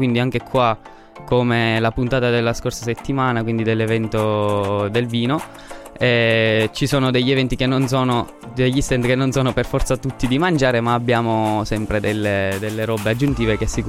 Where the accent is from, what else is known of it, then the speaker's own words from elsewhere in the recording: Trapani, Sicily, Italy; now in Turin, Italy; sono siciliano, esattamente proprio di Trapani, quindi proprio della punta più remota. Infatti per venire qua a Torino sono 1000 chilometri e passa.